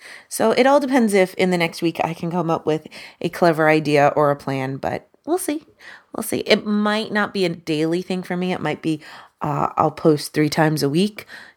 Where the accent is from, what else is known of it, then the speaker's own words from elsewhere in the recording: United States; now in Canada; See, I'm an American. I live in Canada.